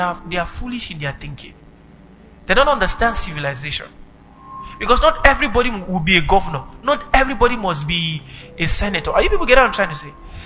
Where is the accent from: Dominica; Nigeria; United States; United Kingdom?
Nigeria; Benue; Nobody can deny the fact that in our state, prostitution is on a high rate. I am from Benue State. I can't deny that fact.